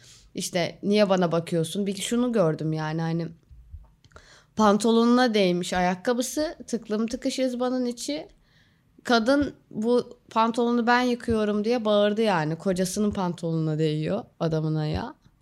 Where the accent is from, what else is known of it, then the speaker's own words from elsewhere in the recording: İzmir, Turkey; Ama yani biz de bu gevşeklik içinde büyüdük. Böyle olmadık ama yani sonuçta. Yani, ama İzmir'de genel bir gevşeklik var bu şekilde.